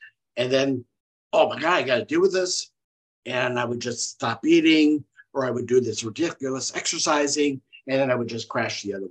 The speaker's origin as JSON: {"language": "English", "region": "Wisconsin", "country": "United States", "said": "I came from Wisconsin."}